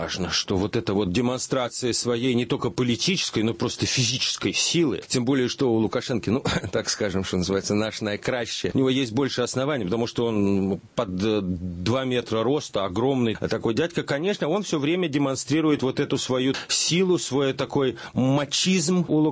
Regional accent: Belarus; Мы, белорусы, согласно этой идеологии, остались верными.

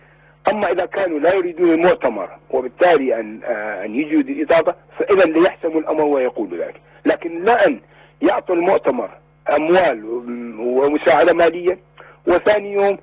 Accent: Iraq; وهكذا مصيرنا كعراقيين حقيقة، نحن في مصير مؤلم ومحزن

